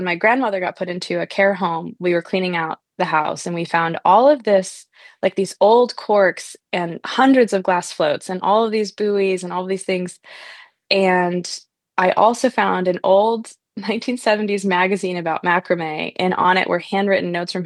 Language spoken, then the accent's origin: English; Alaska, United States; I love the Kenai River. I grew up fishing on the Kenai.